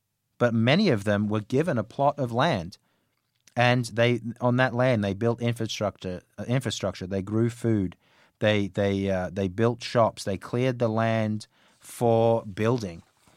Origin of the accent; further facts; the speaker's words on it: Australia; Australia's national anthem. I love this anthem, obviously, but not just because it stokes my affection for my home country.